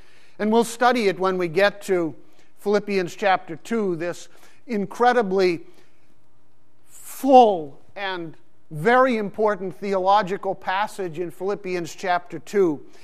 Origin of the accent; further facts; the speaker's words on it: Pakistan; I grew up in Pakistan. When we lived in Pakistan